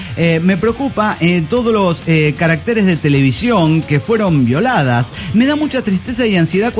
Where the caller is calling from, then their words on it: Renton, Washington, United States; de Renton, de Washington, USA.